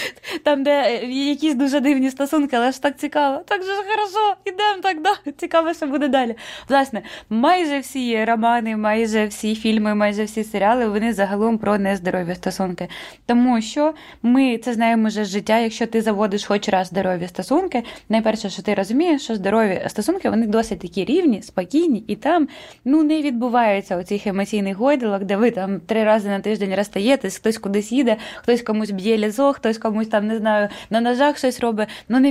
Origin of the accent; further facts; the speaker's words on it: Galicia, Ukraine; moved away; я із Галичини переїхала